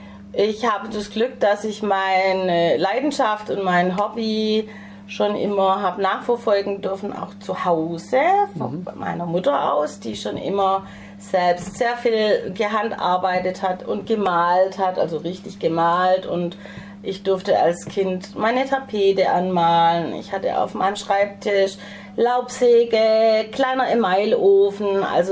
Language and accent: German; Herrenberg, Baden-Württemberg, Germany; born there; Also, ich bin geboren in Herrenberg. Und meine Mutter war Chilenin, also ich habe einen lateinamerikanischen Einschlag